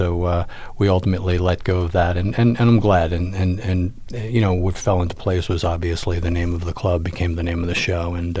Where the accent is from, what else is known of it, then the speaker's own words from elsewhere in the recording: Rahway, New Jersey, United States; I grew up in, the very white suburbs of New Jersey